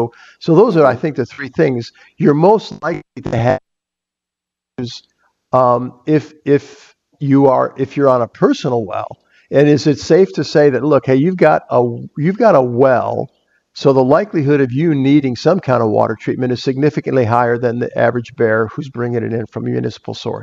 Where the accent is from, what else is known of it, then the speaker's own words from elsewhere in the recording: Chicago, Illinois, United States; I grew up in Chicago. It came out of Lake Michigan.